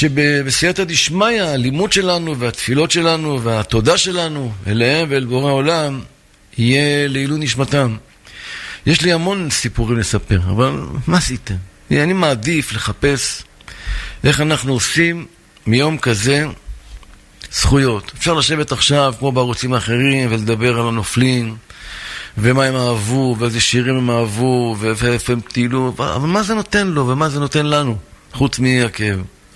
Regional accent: Jerusalem, Jerusalem District, Israel; גם אני ירושלמי, אולי גדל.

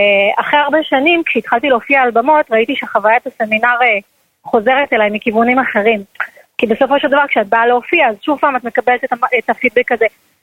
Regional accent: Bnei Brak, Tel Aviv District, Israel; גדלתי בבני ברק, יש לי יחסים אמביוולנטיים עם העיר הזו, כי בתור ילדה, מצד אחד פרחתי וגדלתי בבני ברק

